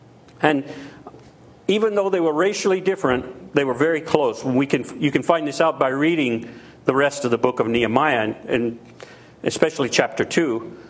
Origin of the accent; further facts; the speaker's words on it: Louisiana, United States; first language French; I'm French-American. I've never been to France. I was born speaking French. I'm from Southwest Louisiana. So when I was young, I called myself a French American.